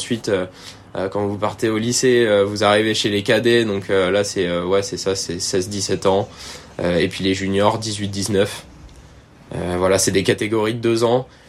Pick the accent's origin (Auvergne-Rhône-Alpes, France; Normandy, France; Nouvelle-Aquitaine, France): Normandy, France; j'ai des origines dans les deux. J'ai un nom breton, pour autant, j'ai toujours vécu en Normandie, tout près du Mont-Saint-Michel, en fait, dans la Manche. Donc ouais, je suis normand de naissance.